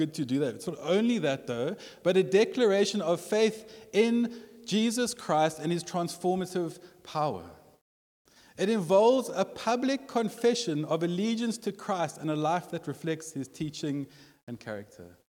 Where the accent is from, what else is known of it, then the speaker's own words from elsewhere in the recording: Sea Point, Western Cape, South Africa; born there; I was born in Sea Point. That's probably why I look like that. Sea Point was a wild place back in the day.